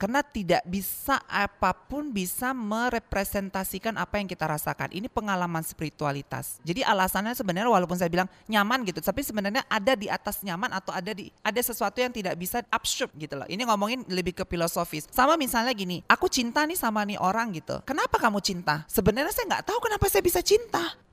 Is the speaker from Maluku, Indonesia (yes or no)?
no; Medan, North Sumatra, Indonesia; saya lahir dari keluarga muslim. Dan juga keluarga muslim saya kan juga dari kecil memang saya lahir di Medan.